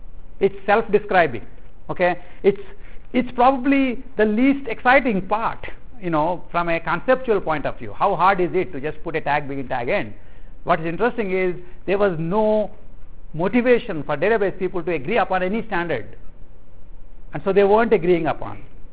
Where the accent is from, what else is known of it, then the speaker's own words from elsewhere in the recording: India; first language Telugu; English is a second language; when I first started speaking in English, I would actually generate sentences in my mother tongue, Telugu, and then convert it into English.